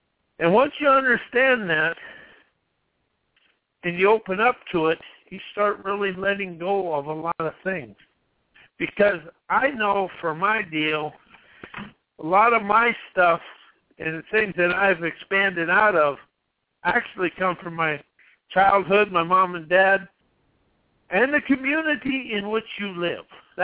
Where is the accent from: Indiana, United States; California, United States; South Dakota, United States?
South Dakota, United States; I grew up in South Dakota around the Lakota Sioux and all this, and I was back for a funeral